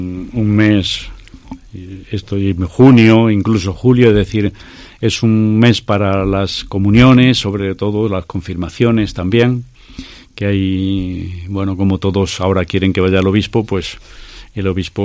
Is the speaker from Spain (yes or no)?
yes; Ávila, Castile and León, Spain; yo soy un sacerdote de Ávila.